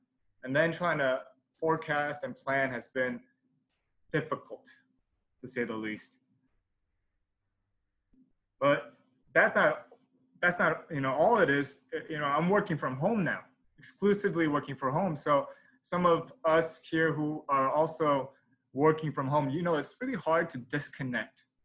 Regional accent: New York, United States; But I'm originally from New York.

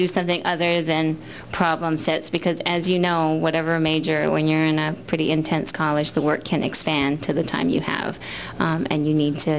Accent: Hawaii, United States; Okay, I grew up in Hawaii, and I'm Chinese descent.

